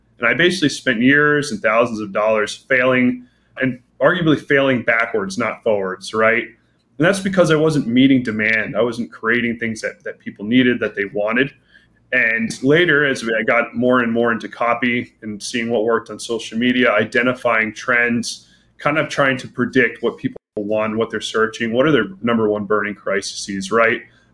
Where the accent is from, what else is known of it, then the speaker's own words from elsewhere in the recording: United States; now in Brazil; I'm currently living in Brazil. And I was like, you know, simple. I'm an American. I've been living in Brazil for a year.